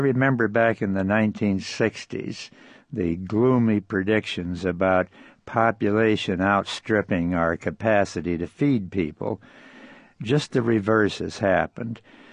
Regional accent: South Dakota, United States; I'm not saying we're entirely free of the danger of dust that we saw out there when I was growing up in South Dakota

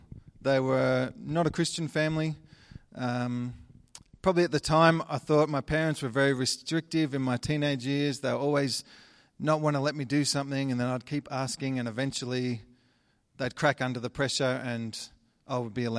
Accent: Victoria, Australia; So born and raised in Australia in a small country town, which no one would ever have heard of, but it's a couple of hours out of Melbourne.

